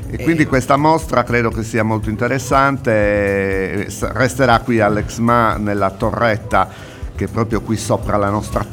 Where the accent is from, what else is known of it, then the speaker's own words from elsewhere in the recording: Baunei, Sardinia, Italy; born there; fanno il pistocco come a Baunè, il mio paese natale dell'Ogliastra